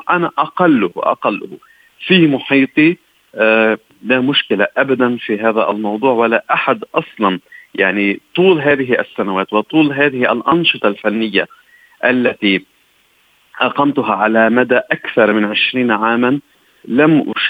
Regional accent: Lebanon; يعني على سبيل المثال أنا من لبنان

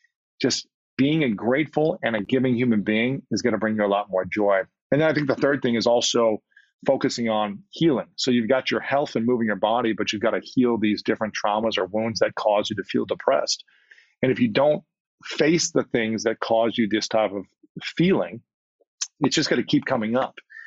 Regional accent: Ohio, United States; I'll speak for my case as a man growing up in Ohio playing sports.

